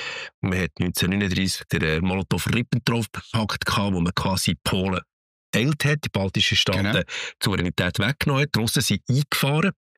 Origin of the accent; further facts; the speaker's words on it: Switzerland; Wir als Schweizer mit der Gnade der Geschichte, wir haben jetzt mehr als 700 Jahre an der Freiheit gearbeitet.